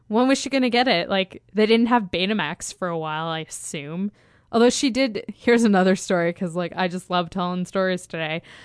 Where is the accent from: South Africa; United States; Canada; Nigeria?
Canada; and I'm actually Canadian.